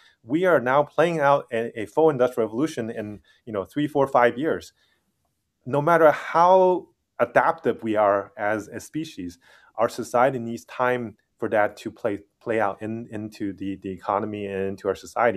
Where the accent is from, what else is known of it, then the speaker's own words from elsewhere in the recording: California, United States; and I'm from the Silicon Valley